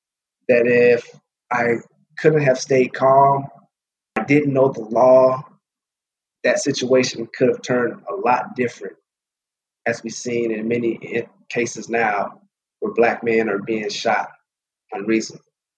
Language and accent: English; Alaska, United States; also born or lived in Georgia; I can give you a perspective, say that I began my life growing up in Alaska. I grew up with my black side of the family, and most of the everywhere I went was white.